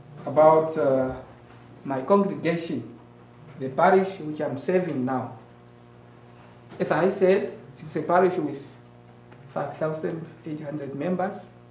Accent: Ondangwa, Oshana, Namibia; English is a second language; also born or lived in Epembe; I'm from Namibia in the north, in the town called Ondangwa. And I was born at Epembe village. I live with my parents.

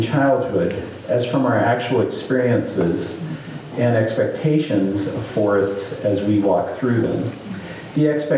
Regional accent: Odessa, Washington, United States; I grew up in Odessa, Washington, not too far from here.

